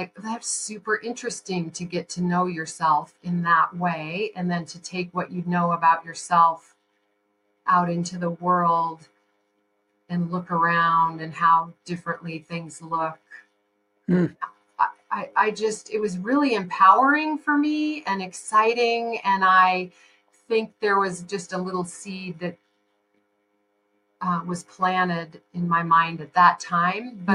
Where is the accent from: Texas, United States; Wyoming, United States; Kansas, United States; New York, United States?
Wyoming, United States; Shell; also born or lived in Kentucky; but I grew up in Shell, Wyoming.